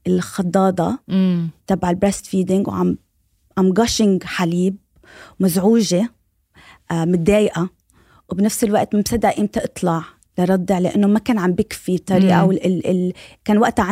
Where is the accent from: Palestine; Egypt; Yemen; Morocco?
Palestine; وكوني كمان فلسطينية إنه إحنا ما عنا بلد